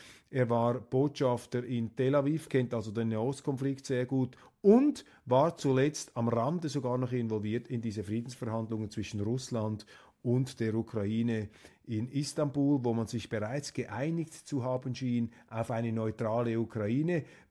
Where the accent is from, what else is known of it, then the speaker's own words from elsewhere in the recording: Switzerland; Da muss ich jetzt als Schweizer aus neutralitätspolitischer Sicht entgegenhalten.